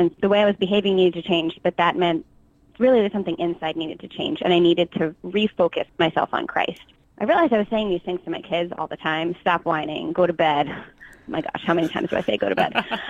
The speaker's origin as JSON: {"language": "English", "region": "New Jersey", "country": "United States", "tie": "born or raised there", "said": "So I grew up in New Jersey."}